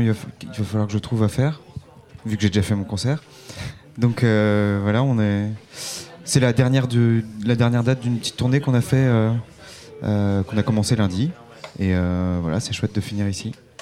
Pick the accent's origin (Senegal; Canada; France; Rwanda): France; Morlaix, Brittany; now in Belgium; Je suis originaire de Morlaix.